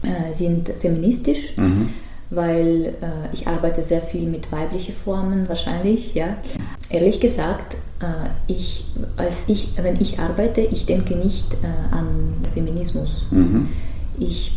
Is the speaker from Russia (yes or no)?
yes; Tver, Tver Oblast, Russia; German is a second language; moved away; weil ich bin ursprünglich aus Tver, das ist zwischen Moskau und Petersburg.